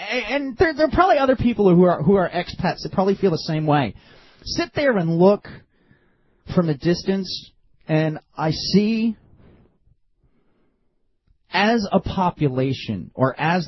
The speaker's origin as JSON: {"language": "English", "region": "New Jersey", "country": "United States", "tie": "born or raised there", "said": "Okay, see, I grew up in New Jersey, right?"}